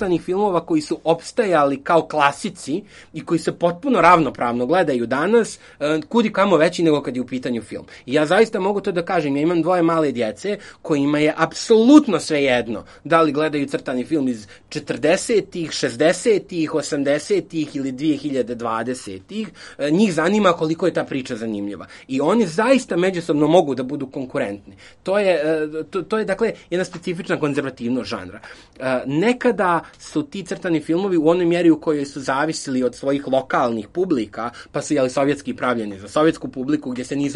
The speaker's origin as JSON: {"language": "Serbian", "country": "Serbia", "tie": "born or raised there", "said": "Ja se sjećam da je to mene zaista kao dijete u Srbiji 90-ih godina duboko pogađalo kao nepravda."}